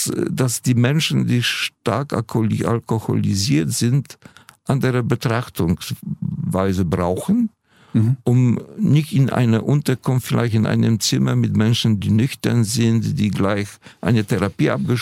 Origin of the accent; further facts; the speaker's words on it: Wrocław, Lower Silesian Voivodeship, Poland; dass in Schlesien, meiner Heimatstadt Breslau, die Obdachlosen auf der Straße verhungern.